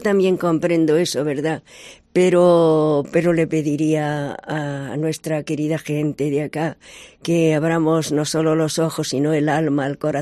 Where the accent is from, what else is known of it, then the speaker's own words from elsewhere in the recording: Galicia, Spain; now in Paraguay; Sí, soy gallega.